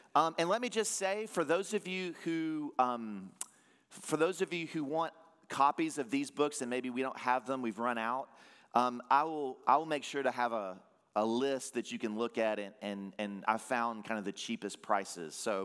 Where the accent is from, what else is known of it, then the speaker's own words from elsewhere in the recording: Tennessee, United States; also born or lived in Virginia; I just came from Virginia. I was born in Virginia. I grew up in Tennessee, but I was born right outside D.C.